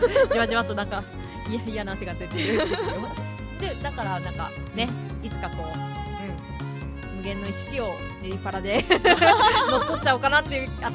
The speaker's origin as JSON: {"language": "Japanese", "region": "Shiga", "country": "Japan", "accent": "Shiga dialect", "said": "私あの滋賀県出身だから、うんうんうん、滋賀弁で、うん、あの応援をしておりますので。"}